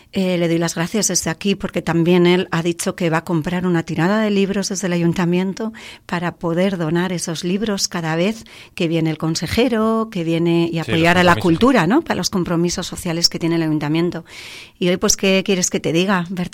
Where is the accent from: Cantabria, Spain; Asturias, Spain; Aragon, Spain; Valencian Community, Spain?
Cantabria, Spain; Limpias; empezar en mi pueblo de origen, en el Parador, en Limpias.